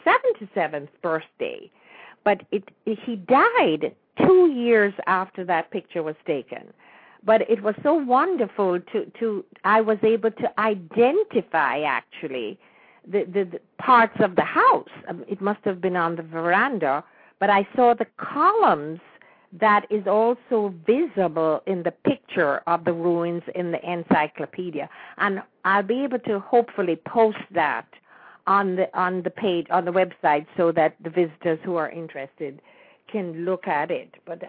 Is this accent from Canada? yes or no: no; Jamaica; for me, I no matter how long I live or how far I am away from Jamaica, it will always be the place that I love.